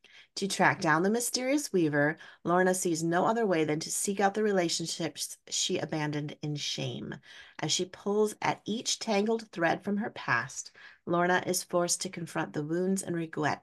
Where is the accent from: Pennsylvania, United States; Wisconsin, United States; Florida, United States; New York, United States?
Wisconsin, United States; I'm from Wisconsin. Put a the in front of everything.